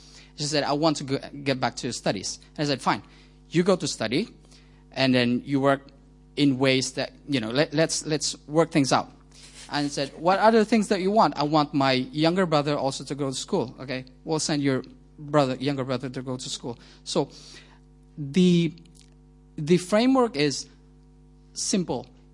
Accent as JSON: {"language": "English", "country": "Philippines", "tie": "born or raised there", "also_born_or_lived": "China / Taiwan / United States", "moved": "as an adult", "said": "I was born in the Philippines, lived there for the past 27 years, went to China, went to Taiwan, went to the USA, and now currently here"}